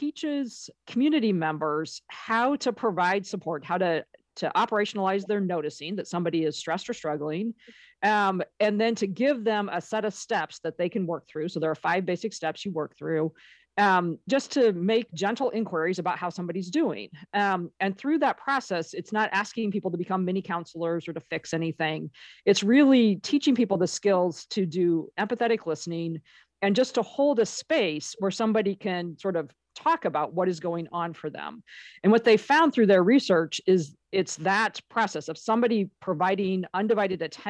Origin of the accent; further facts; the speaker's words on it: Iowa, United States; So I grew up in Iowa. My mom's side of the family were all farmers, row crops primarily.